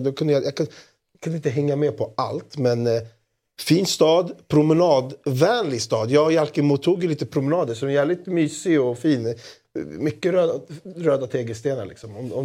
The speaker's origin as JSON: {"language": "Swedish", "country": "Greece", "said": "Jag är så jävla grek. För i Grekland, alla gröna chips är oregano-smak."}